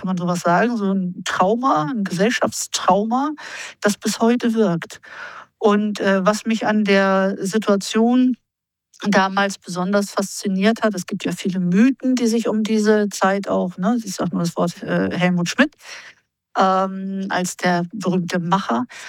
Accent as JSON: {"language": "German", "region": "Hamburg", "country": "Germany", "tie": "born or raised there", "said": "ich bin ja gebürtige Hamburgerin und meine Großeltern haben immer über die Sturmflut geredet"}